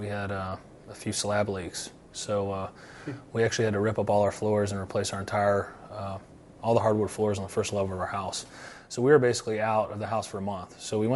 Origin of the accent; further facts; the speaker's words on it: Louisiana, United States; I was born and raised in Louisiana. I've never been on a swamp tour.